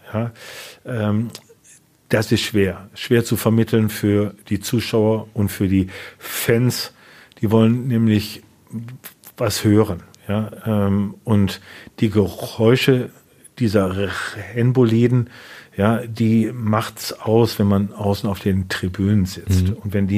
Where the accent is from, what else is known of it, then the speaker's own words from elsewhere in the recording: Rhineland-Palatinate, Germany; Ich bin am Nürburgring groß geworden.